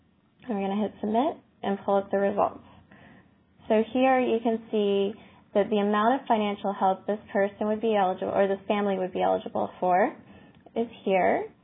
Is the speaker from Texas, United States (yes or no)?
yes; Dallas, Texas, United States; I'm going to give a quick example from my hometown of Dallas, Texas.